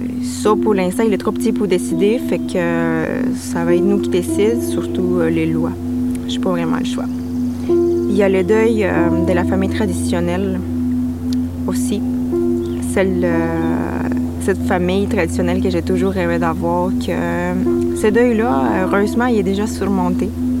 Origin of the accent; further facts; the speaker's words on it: Bolivia; comme la famille traditionnelle chez nous en Bolivie.